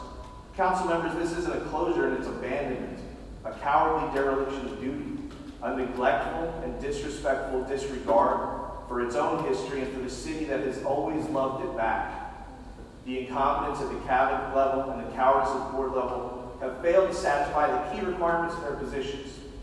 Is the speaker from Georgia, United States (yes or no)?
no; Pennsylvania, United States; now in Philadelphia, United States; I moved to Philly from Delco in August of 1990, and I never left. A first-generation college student. The son of a hairdresser and a shipyard electrician.